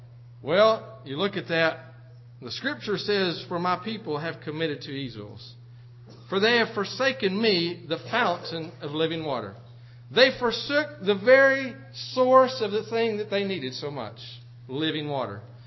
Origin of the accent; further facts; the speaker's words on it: Kentucky, United States; moved away; On the last farm that I grew up on there in Kentucky before I left home, Dad had a barn